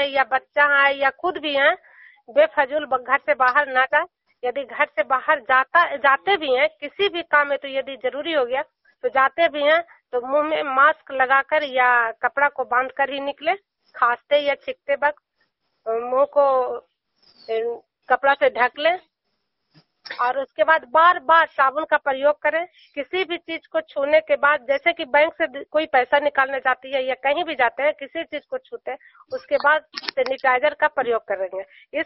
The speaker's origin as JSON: {"language": "Hindi", "region": "Bihar", "country": "India", "said": "मैं नालंदा जिला हिलसा प्रखंड और जुनियर गांव की निवासी हूँ।"}